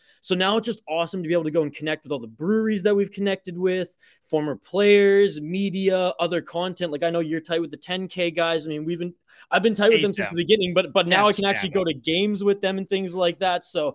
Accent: Canada; Now we're creeping up to American Thanksgiving. I'm Canadian, right?

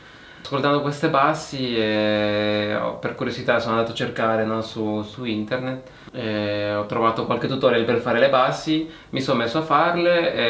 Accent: San Salvador, El Salvador; now in Italy; Sì, sono nato là e sono in Italia da 11 anni.

